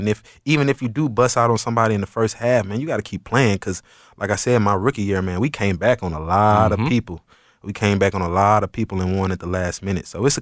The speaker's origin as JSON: {"language": "English", "town": "Alexandria", "region": "Louisiana", "country": "United States", "tie": "born or raised there", "also_born_or_lived": "Baton Rouge, United States", "said": "Well, you know, I was born in Baton Rouge, Louisiana. I grew up in Alexandria, Louisiana."}